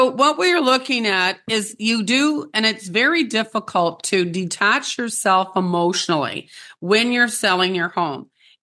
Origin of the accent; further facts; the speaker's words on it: Canada; So as a Canadian